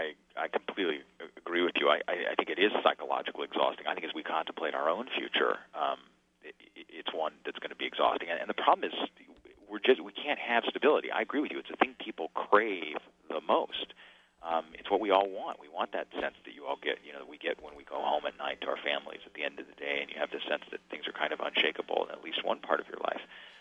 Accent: United States; now in China; I've definitely absorbed a lot of the Chinese ways of thinking. And, you know, I'm still an American, but I can at least sort of see sometimes how they see things.

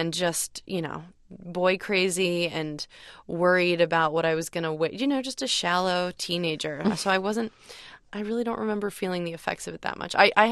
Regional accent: New York, United States; born there; I was born on the Upper East Side, and so all the Upper East Side rich people were like, well, I need a crib from Milan.

